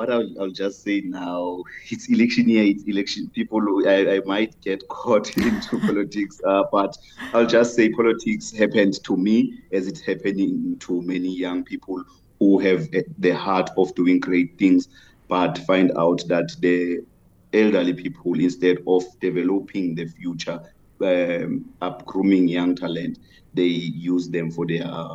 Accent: Tsakane, Gauteng, South Africa; So, a lot of people know that I'm from Tsakane, east of Gauteng, in Ekurhuleni. I come from very humble beginnings. I was raised by my grandmother.

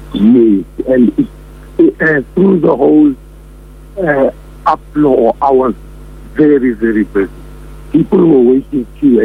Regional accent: Alexandra, Gauteng, South Africa; And being born and bred in Alex

